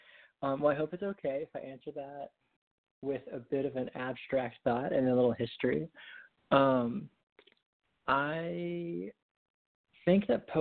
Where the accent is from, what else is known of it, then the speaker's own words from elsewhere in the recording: Tennessee, United States; I grew up in East Tennessee, and my local library had this cool, I don't know if it was weekly or monthly